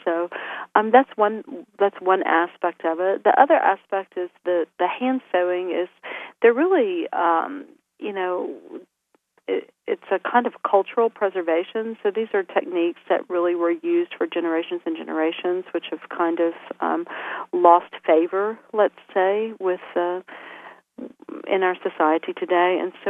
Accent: Florence, Alabama, United States; also born or lived in Chattanooga / North Carolina; now in New York, United States; Yes, I'm from Florence, but I had been gone for about 22 years. I lived, you know, in Chattanooga and then went to school in North Carolina and wound up sort of back in New York in the year 2000.

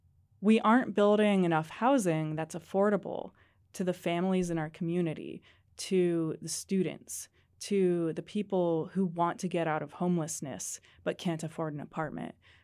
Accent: California, United States; I grew up in the North State, and Chico has always been one of my homes.

